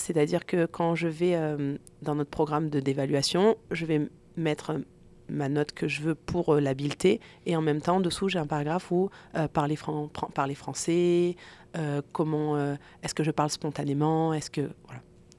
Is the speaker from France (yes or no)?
yes; France; moi, vu que je suis française, enfin que je viens de France, au début, quand j'ai commencé en éducation physique, je leur disais, je comprends pas l'anglais.